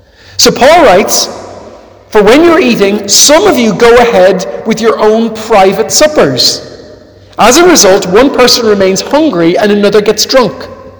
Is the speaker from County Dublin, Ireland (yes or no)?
yes; Glasnevin, County Dublin, Ireland; And I grew up in Glasnevin, from Ireland, feel very Irish.